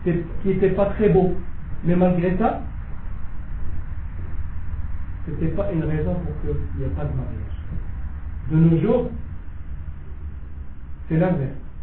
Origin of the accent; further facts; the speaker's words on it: Algeria; alors que je suis algérien